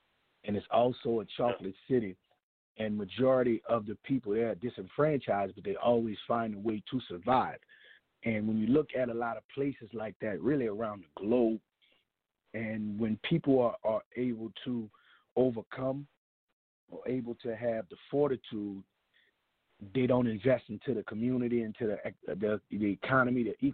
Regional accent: New Orleans, Louisiana, United States; Man, really, at 16, really in New Orleans, at 16 years old, you kind of operate as if you're in your early 20s.

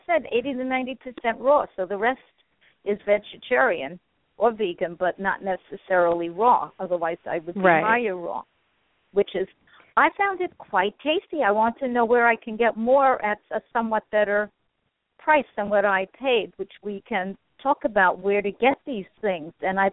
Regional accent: New York, United States; now in Florida, United States; I come from New York, I'm now in Florida, and when it gets cold in New York, where it can get seriously cold

